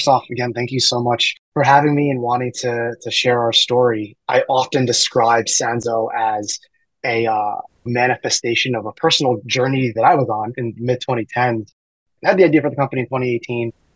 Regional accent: New Jersey, United States; also born or lived in Queens, United States; I'm Filipino-American. I was born in Queens, raised in Jersey.

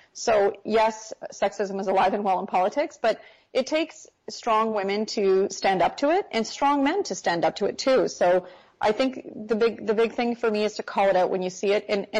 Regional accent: Canada; as a Canadian

